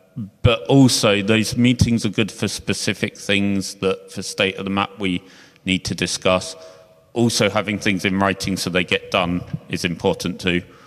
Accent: England, United Kingdom; I'm English, I can understand generally other people speaking English

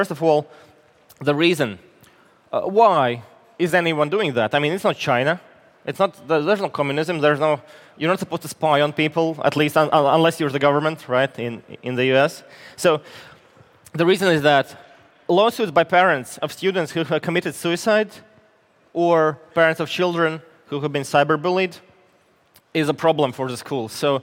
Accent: Latvia; English is a second language; Now, as you were told, I come from Latvia, and I want to share something from Latvia.

